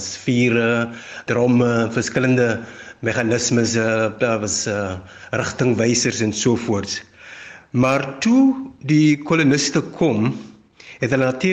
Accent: Paarl, Western Cape, South Africa; ek is van die Parel

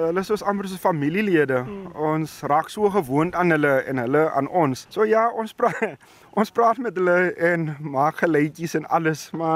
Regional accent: Seymour, Eastern Cape, South Africa; Ja, nee, ek het ook op 'n plaas groot geword. Ek kom daar van Seymour van Beaufort, so 100 km uit Gramstad uit Makanda. Dis daai kant wat ek kom van hy kant af. So ek het tussen skape, beeste, bokke groot gemaak en al daai goed.

